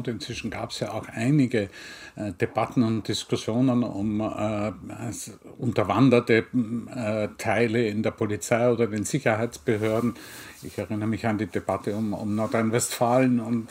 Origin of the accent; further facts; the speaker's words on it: Vienna, Austria; Zur Zeit des Lockdowns in Wien, in meiner Heimatstadt, waren die Buchhandlungen geschlossen